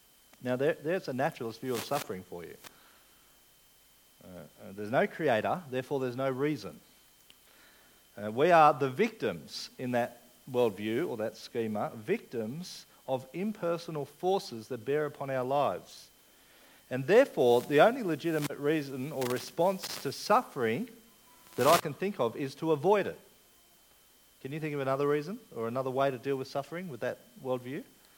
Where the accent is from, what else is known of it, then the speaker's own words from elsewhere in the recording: England, United Kingdom; No, I'm an Englishman. Don't worry. It's okay to be an Englishman.